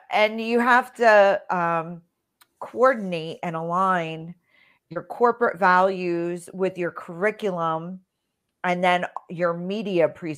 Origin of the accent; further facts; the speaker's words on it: New Jersey, United States; I'm a Jersey girl, really.